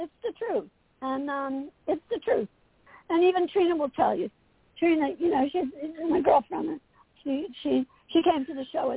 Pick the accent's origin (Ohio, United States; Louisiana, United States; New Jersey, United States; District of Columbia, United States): New Jersey, United States; Asbury Park; my growing up in Asbury Park